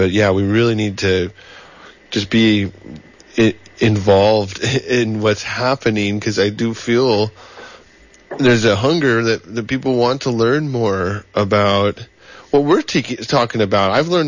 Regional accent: California, United States; I grew up in El Dorado County, so like gold country

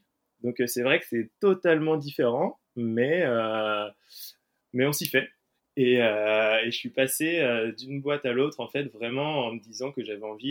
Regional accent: Nantes, Pays de la Loire, France; now in Paris, France; j'ai 27 ans et j'habite à Paris depuis maintenant un peu plus de 5 ans. De base, je suis nantais et je suis arrivé sur Paris avec mon premier poste.

